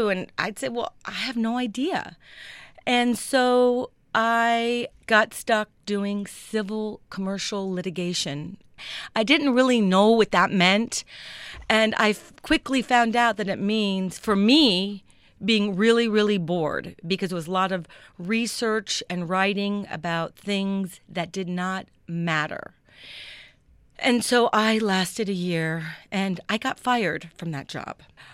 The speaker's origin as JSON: {"language": "English", "town": "Miami", "region": "Florida", "country": "United States", "tie": "born there", "said": "I was born in Miami at Baptist Hospital and went to public schools."}